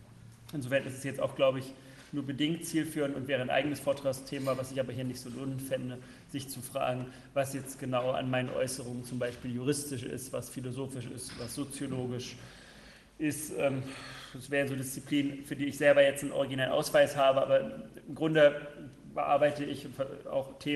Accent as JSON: {"language": "German", "town": "Leipzig", "region": "Saxony", "country": "Germany", "said": "auch wenn ich als Leipziger natürlich sehr häufig schon durch Erlangen gefahren bin."}